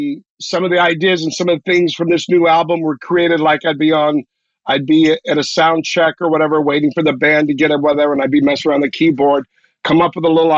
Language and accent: English; Miami, Florida, United States; born or raised there